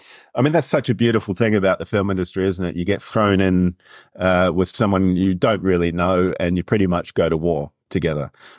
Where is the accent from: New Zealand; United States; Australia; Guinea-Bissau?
New Zealand; Wellington; When I was when I was growing up in Wellington, New Zealand, I lived with my mum.